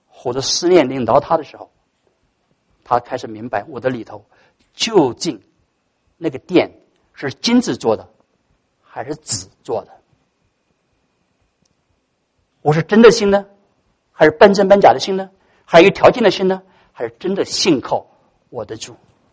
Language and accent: Chinese; China; 我们有的时候站在我们中国人说你人站着说话腰不痛啊